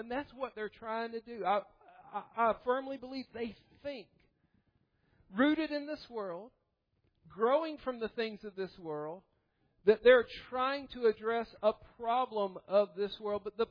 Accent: Georgia, United States; I grew up in Georgia.

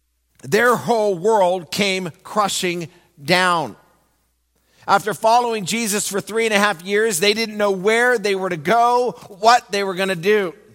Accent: Central Region, Uganda; English is a second language; now in United States; In Uganda, we have many kingdoms. I belong in the Buganda kingdom.

